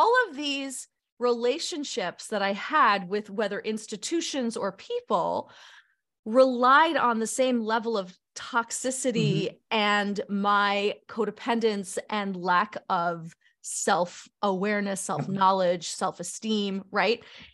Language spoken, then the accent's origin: English; New York, United States; now in Los Angeles, United States; I grew up in New York. I worked a lot in theater.